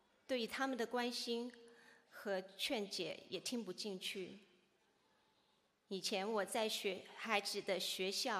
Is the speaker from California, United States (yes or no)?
no; Texas, United States; 我是来自德州的